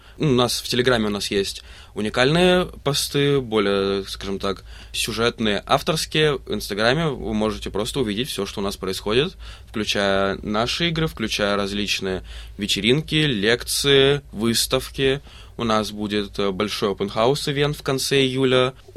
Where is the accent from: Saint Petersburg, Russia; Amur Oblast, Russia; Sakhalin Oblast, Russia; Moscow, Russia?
Amur Oblast, Russia; Blagoveshchensk; now in Melbourne, Australia; Я из Благовещенска.